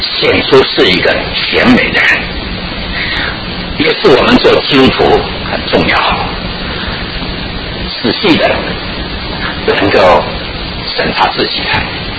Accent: China; 是我们中国人叫做一言兴邦

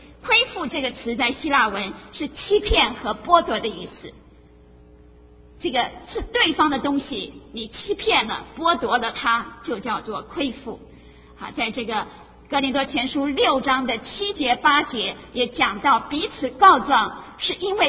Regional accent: China; 我想到我们中国人

